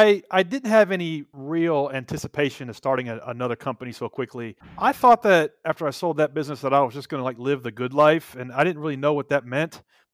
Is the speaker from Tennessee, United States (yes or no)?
yes; Tennessee, United States; Like, I'm from Tennessee.